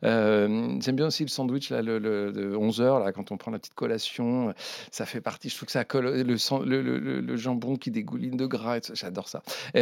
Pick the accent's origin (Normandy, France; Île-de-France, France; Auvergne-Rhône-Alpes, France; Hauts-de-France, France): Normandy, France; Pont-l'Évêque; born there; il est allé en Normandie et c'est là où je suis né parce que je suis normand au final. Je suis né à Pont-l'Évêque